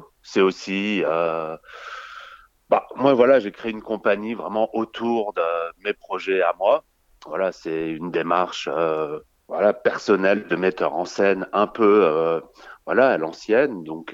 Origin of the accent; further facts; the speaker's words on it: Saint-Étienne, Auvergne-Rhône-Alpes, France; moi j'ai grandi à Saint-Étienne